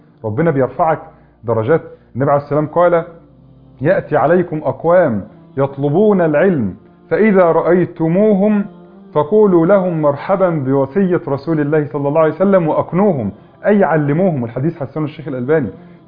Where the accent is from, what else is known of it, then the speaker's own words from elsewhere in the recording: Egypt; حس ان انا مصري